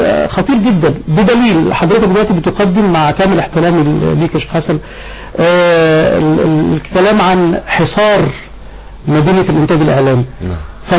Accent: Egypt; بلدنا مصر

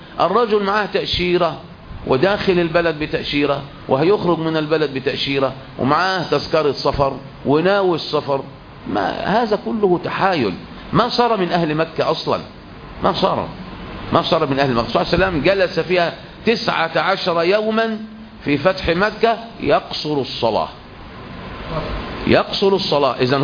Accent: Egypt; أحسن ميقات لنا كمصريين، أقرب من أبيار علي.

